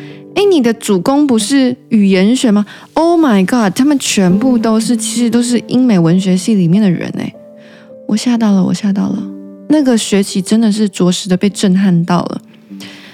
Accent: Taiwan; 对我来说英文也不是我母语，但在台湾英文也是一堂必修课嘛

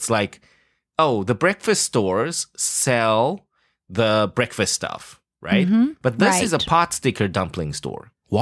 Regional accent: South Africa; Growing up in South Africa, you know, the only vegetable, the only Western vegetable you see are pumpkins and cabbage all day long.

